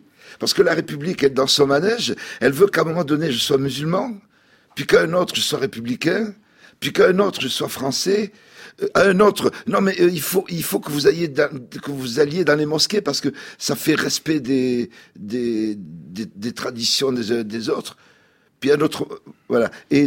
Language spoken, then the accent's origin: French; Toulouse, Occitanie, France; born there; moi je suis né à Toulouse, je suis français, républicain, je suis tricolore, patriote